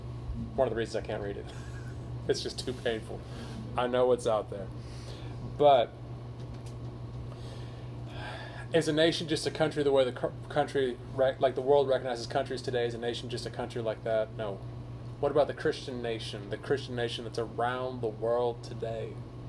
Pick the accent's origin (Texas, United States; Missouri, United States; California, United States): Texas, United States; The world might see me as a Texan. It might see me as an American.